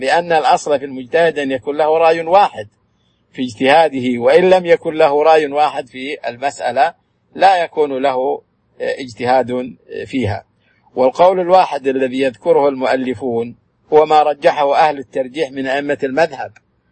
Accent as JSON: {"language": "Arabic", "country": "Saudi Arabia", "said": "والعمل في الفتوى والقضاء في بلادنا السعودية"}